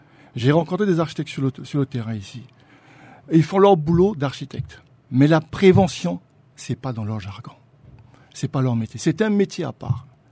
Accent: Central African Republic; en tant que centrafricain

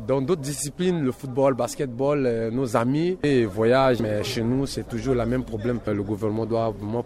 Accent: Central African Republic; Et je lance un appel à nos autorités vraiment de penser à nous. On est tous des Centrafricains.

